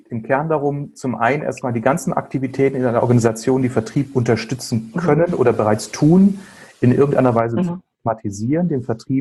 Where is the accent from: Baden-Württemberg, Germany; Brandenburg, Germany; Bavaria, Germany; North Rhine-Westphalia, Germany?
North Rhine-Westphalia, Germany; Bielefeld